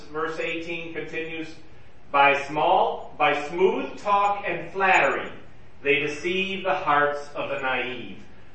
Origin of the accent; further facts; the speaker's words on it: United States; I'm an American, we don't do that.